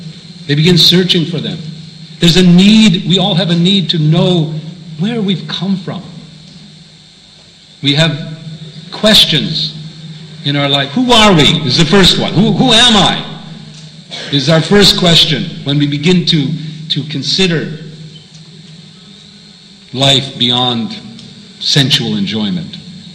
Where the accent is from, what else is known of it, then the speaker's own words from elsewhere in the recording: United States; I grew up in America, so I know more of America than culture and history and so on than other places.